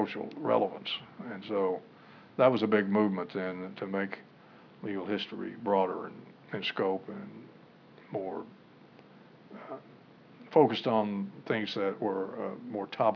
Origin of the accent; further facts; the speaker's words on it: Arkansas, United States; Most of the SJD students were from foreign countries. So was I. I was from Arkansas.